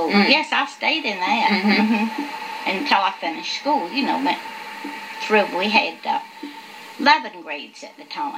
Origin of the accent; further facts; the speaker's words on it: Chincoteague, Virginia, United States; born there; I was born on Chincoteague.